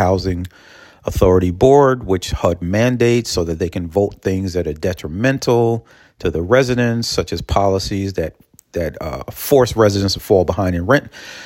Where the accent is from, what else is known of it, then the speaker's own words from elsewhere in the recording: Peekskill, New York, United States; I'll be giving updates and reports about what's going on with the corruption in Peekskill, my hometown, centered around Bowman Towers mostly, but involving local city government.